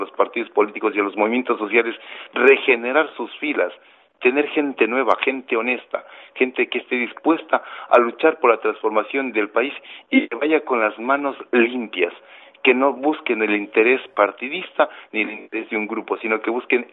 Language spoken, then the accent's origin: Spanish; Ecuador; somos ecuatorianos y aquí algunos políticos están desubicados